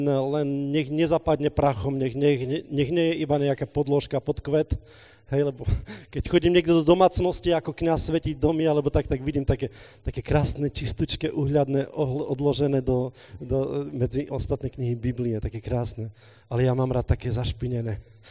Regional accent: eastern Slovakia, Slovakia; Pre mnohých z vás som možno novou tvárou, lebo som z východu.

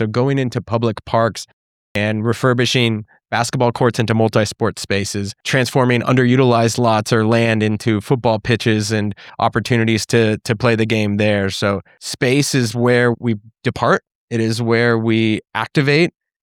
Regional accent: San Diego, California, United States; And I played club soccer growing up in San Diego and have become who I am as a leader, as a man, as a friend, and as a son

